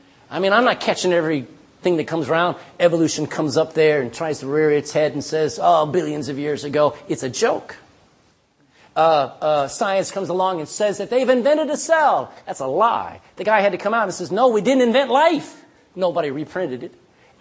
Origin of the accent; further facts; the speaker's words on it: Ireland; And if it does, we're Irish, amen? We live here.